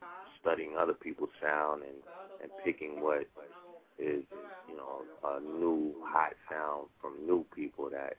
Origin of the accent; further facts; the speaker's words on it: Florida, United States; moved away as an adult; now in New York, United States; So I moved to New York from Florida, and I was signed to two small independent labels as a producer.